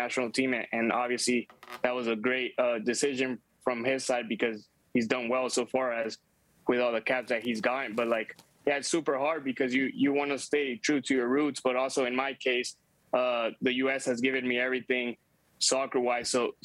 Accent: Mexico; I grew up in Mexico. My whole family is Mexican, and we just grew up watching La Selección.

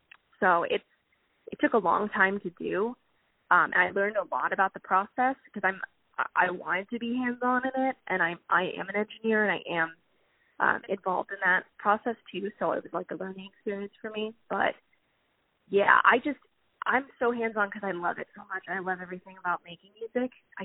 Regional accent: Pennsylvania, United States; I grew up in Central Pennsylvania, and I grew up listening to Motown music

